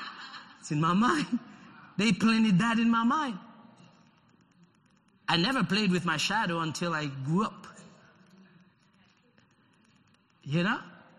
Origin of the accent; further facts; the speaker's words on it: Haiti; because growing up in Haiti, they told me you can never play with your shadow.